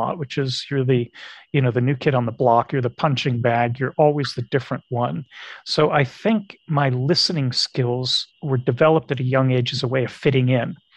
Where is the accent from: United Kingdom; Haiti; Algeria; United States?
Algeria; So growing up in Algeria as a little kid, where those neural networks of language are forming, speaking English at home, but my parents also spoke French to help me with my homework